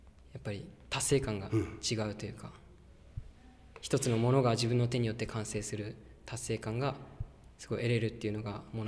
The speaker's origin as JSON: {"language": "Japanese", "region": "Yamanashi", "country": "Japan", "tie": "born or raised there", "said": "より山梨県の生まれ育った山梨県の皆様に貢献できるような仕事がしていけたらなというふうに考えています。"}